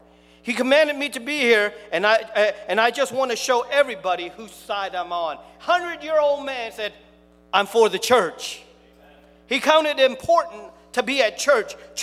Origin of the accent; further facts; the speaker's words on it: Cambodia; also born or lived in Massachusetts; now in United States; I'm from Massachusetts, and they still didn't like it. Now, you want me to go further? I'm from Cambodia, okay?